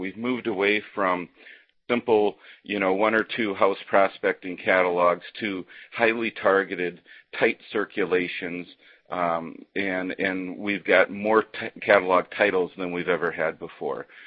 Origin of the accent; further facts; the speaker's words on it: Chicago, Illinois, United States; since I'm from the Chicago market, definitely enjoy having Scottie Pippen on an ad.